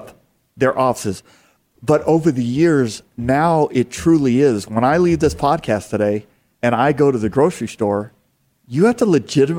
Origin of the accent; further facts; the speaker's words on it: the South, United States; I'm from the South. You know what bless your heart means? You're stupid. That's what bless your heart means in the South.